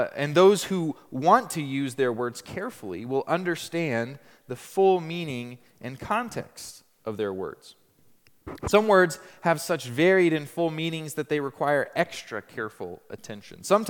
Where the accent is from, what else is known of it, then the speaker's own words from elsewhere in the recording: United States; My hosts were curious about what life was like in my home country, in the United States.